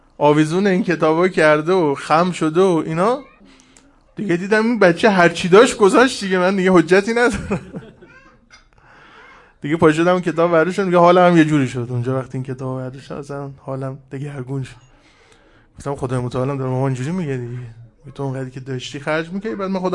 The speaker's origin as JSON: {"language": "Persian", "country": "Iran", "said": "بماند که ما تو ایرانی هستیم، قوم مشرقی و قبیله سلمانی هستیم"}